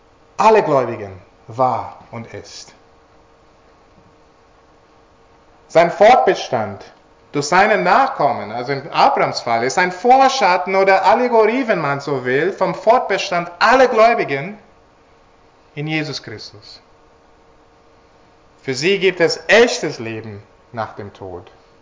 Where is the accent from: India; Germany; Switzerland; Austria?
India; Ich bin in Indien aufgewachsen. Kann mich erinnern, als ich so 4 oder 5 war, da ging ich schon in die Schule.